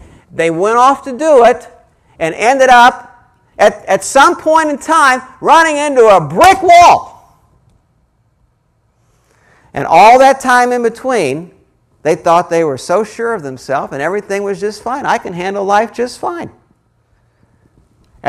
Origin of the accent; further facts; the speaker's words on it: Colorado, United States; One of the things growing up in Colorado I loved to do is when our family went up in the mountains and camped out during the summer